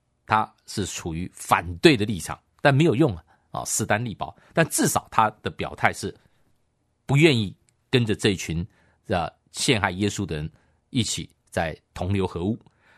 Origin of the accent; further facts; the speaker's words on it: China; 我们中国人常常讲说是这种死刑犯啊